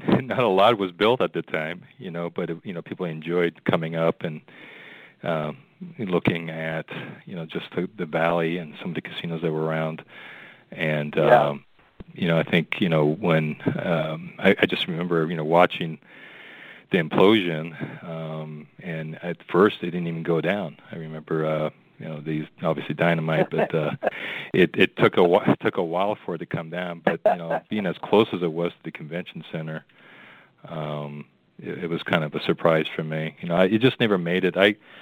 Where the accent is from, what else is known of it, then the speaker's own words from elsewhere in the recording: Las Vegas, Nevada, United States; English is a second language; also born or lived in Middle East / Chicago; I was born in Chicago, so living in Las Vegas probably was, over 30 years. I feel like, I'm from there now. So even though I wasn't born there, most of my adult life was spent there.